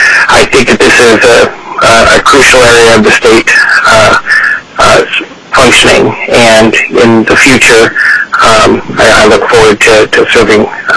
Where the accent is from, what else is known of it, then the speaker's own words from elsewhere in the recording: Fairbanks, Alaska, United States; from Fairbanks.